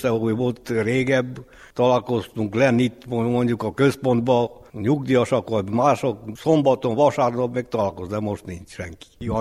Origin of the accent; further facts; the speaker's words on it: Hungary; born there; Itt születtem, ez szép falu, nem tudjuk mondani, nem szép falu, de nincs rendbe téve, mint hogy kéne.